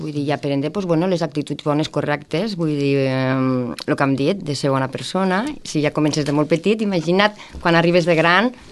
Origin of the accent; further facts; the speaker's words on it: Tortosa, Catalonia, Spain; Estic casada amb un roquetero, però això tinc el centre aquí, roquetes. Jo sóc de Tortosa.